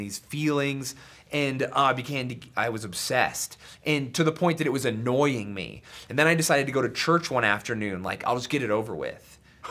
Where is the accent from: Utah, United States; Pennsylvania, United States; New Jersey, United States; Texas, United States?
Utah, United States; because again, I grew up in Utah, conservative groups